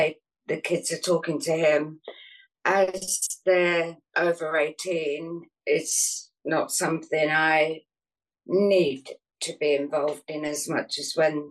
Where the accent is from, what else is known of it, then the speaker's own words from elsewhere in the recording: England, United Kingdom; And I'm from England, so I drink tea.